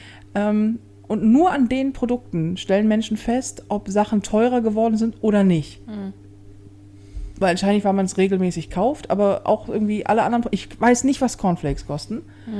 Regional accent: Hamburg, Germany; ich bin ja in Hamburg groß geworden, so. Und ja, durch und durch Hamburgerin.

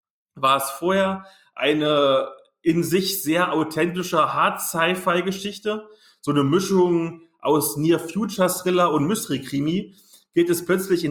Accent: East Germany, Germany; ist für mich als Ossi-Kind irgendwie die DDR

